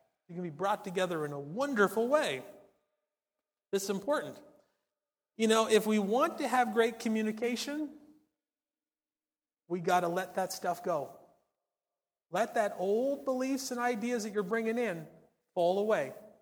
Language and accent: English; Canada; born there; She was born in Russia. I was born in Canada. She speaks Russian. I speak Canadian.